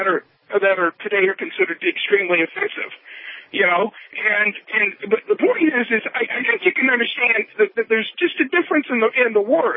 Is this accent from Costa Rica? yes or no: no; England, United Kingdom; I like to tell the Irish that, you know, I'm English and I'm superior to them.